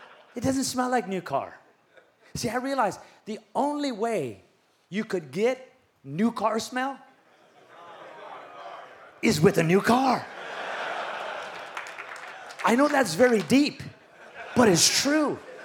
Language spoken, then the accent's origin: English; Las Vegas, Nevada, United States; I don't know where you're from. I'm from Vegas, baby.